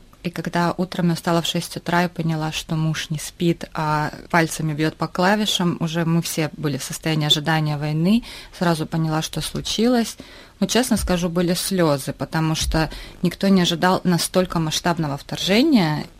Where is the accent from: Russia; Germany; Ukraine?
Russia; Samara, Samara Oblast; now in Moscow, Russia; в нашей семье мы вообще из Самары и вынуждены были переехать в Москву